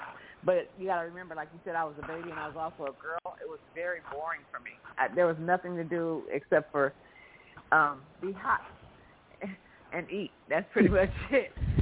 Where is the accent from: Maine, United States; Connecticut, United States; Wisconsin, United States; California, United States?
California, United States; Yes. My brother and I both.